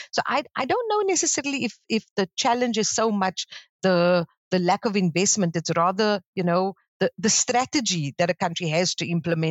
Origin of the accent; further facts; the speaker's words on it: South Africa; I'm from South Africa, right, and the amount of times I hear in my sort of national context, we have great policies, but they're unimplementable.